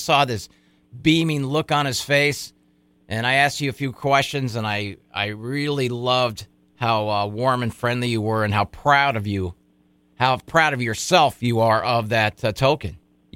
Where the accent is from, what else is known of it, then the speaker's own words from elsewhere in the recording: San Diego, California, United States; So, I'm from San Diego.